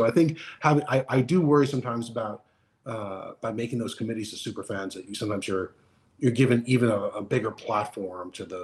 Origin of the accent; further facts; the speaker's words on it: New York, United States; I'm a New Yorker, right? I grew up as a longtime suffering Knicks fan.